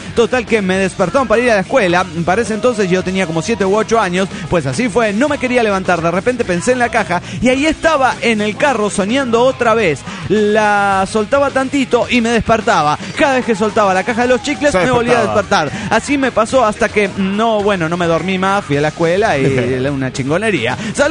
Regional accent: Nuevo Laredo, Tamaulipas, Mexico; de Nuevo Laredo, Tamaulipas, México.

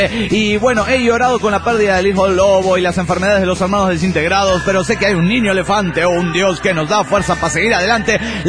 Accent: Oaxaca, Mexico; de Oaxaca, México.

